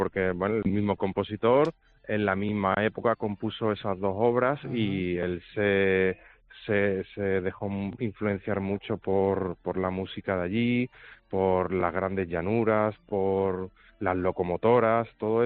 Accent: Málaga, Andalusia, Spain; No, yo precisamente soy de Málaga

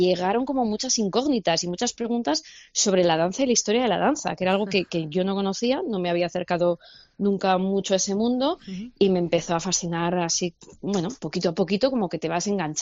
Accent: Aragon, Spain; a mí como aragonés pues me interesan siempre muchísimo más los personajes aragoneses

